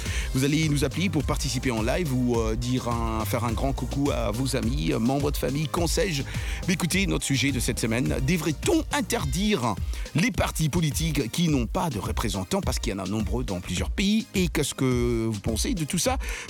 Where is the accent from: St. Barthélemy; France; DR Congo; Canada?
DR Congo; chez moi en RDC.